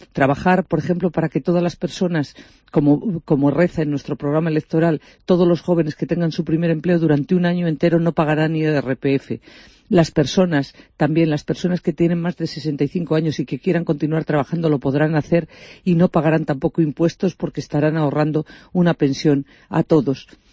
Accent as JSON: {"language": "Spanish", "town": "Pontevedra", "region": "Galicia", "country": "Spain", "said": "lo primero de todo es que nosotros somos de aquí, de Pontevedra, y no necesitamos venir de visita."}